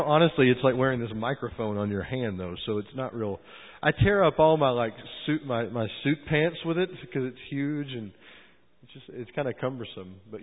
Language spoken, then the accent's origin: English; Southern United States, United States; I grew up in the South. We're all Christians in the South.